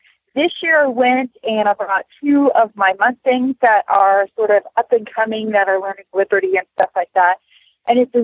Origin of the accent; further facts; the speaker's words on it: Kemp, Texas, United States; from Kemp, Texas